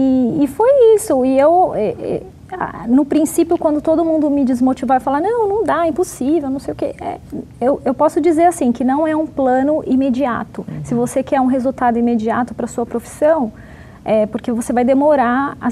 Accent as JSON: {"language": "Portuguese", "country": "Brazil", "moved": "as an adult", "said": "Então, a minha história é um pouco diferente da do William, porque eu vim do Brasil para cá em 2015 e eu vim como international student."}